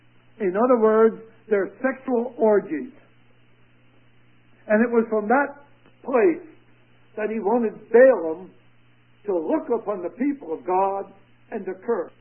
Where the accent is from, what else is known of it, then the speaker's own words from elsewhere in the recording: United States; My grandparents emigrated from Germany, and I'm not a German, I'm an American.